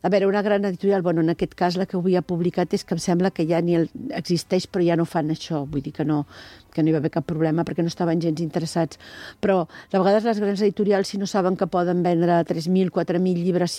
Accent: Catalonia, Spain; jo sóc catalana

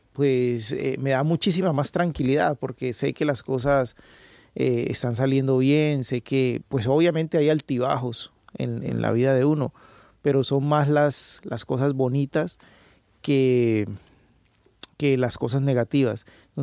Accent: Cali, Valle del Cauca, Colombia; born there; yo vengo de una región que es el Pacífico. Yo nací en Cali, pero pues toda mi familia es del Pacífico.

